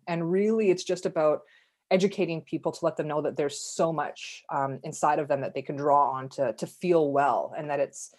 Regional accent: Calgary, Alberta, Canada; I born and raised in Calgary, Alberta.

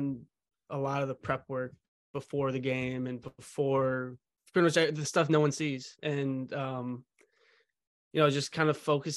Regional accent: Chicago, Illinois, United States; I grew up a Cubs fan. I'm from the South Side of Chicago, and I grew up a Cubs fan.

